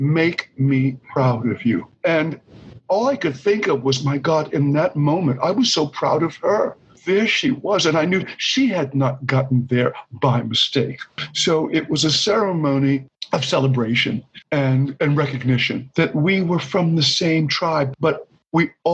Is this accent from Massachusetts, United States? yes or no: yes; Roxbury, Massachusetts, United States; There was a little boy growing up in Roxbury, Massachusetts, who was a little upside down and distinctly wobbly.